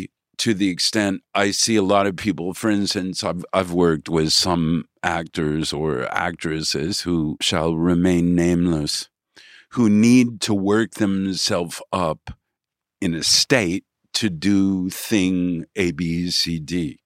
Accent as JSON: {"language": "English", "town": "Benton", "region": "Illinois", "country": "United States", "tie": "born or raised there", "said": "I mean, I grew up in Benton, Illinois."}